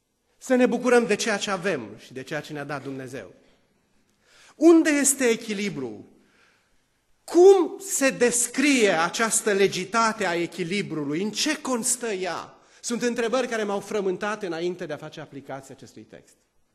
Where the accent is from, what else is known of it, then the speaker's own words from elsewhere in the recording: Romania; Sunt mândru că sunt român.